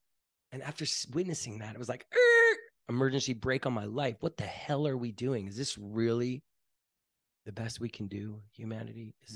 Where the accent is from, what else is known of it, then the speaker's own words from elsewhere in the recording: North Miami, Florida, United States; moved away as an adult; now in Costa Rica; I grew up in North Miami, Florida, like in this full-blown suburbs.